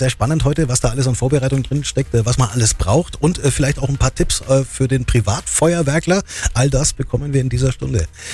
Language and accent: German; Füssen, Bavaria, Germany; Ich bin ja Füssner.